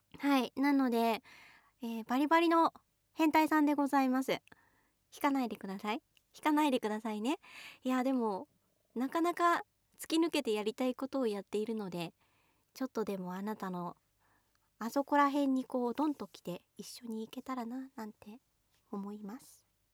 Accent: Fukushima, Japan; 福島出身ですが、5年間長いようで短いですが

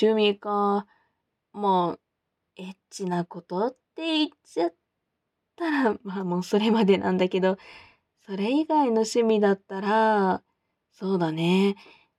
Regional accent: Hokkaido, Japan; born there; also born or lived in Kagoshima / Miyazaki / Osaka; 出身は、どこって言ったらいいのかな。もともと北海道生まれなんだけど、仕事を転々としててね、お父さんとお母さんが。鹿児島に行ったりとか、宮崎に住んでたりとか

